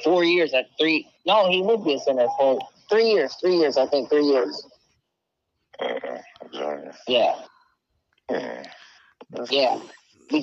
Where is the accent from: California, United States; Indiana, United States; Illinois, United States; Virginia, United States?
Illinois, United States; Chicago; I'm from Chicago, baby.